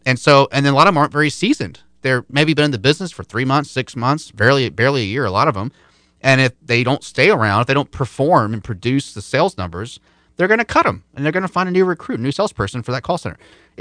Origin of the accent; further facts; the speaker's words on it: South Carolina, United States; including my state I was born in. I grew up in South Carolina, and I know what's available in that county.